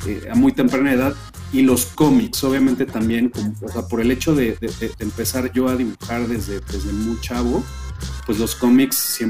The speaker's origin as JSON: {"language": "Spanish", "country": "Mexico", "said": "como publicista mexicano"}